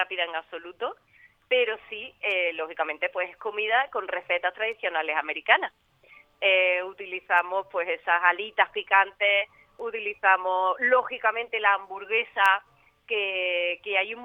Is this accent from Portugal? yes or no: no; Córdoba, Andalusia, Spain; Nosotros somos de Córdoba